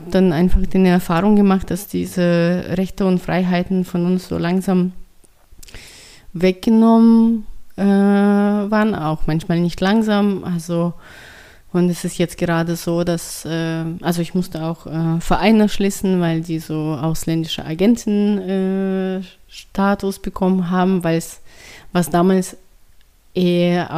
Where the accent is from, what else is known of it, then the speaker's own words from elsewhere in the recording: Murmansk, Murmansk Oblast, Russia; German is a second language; aber ich komme aus Murmansk, da waren auch nicht so viele Migranten wie in Moskau und St. Petersburg.